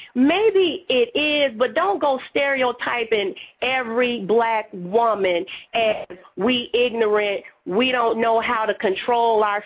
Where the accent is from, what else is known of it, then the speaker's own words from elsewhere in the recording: the South, United States; I'm from the South. I grew up all over. My dad was in the military, but I've been in the South for 30 years.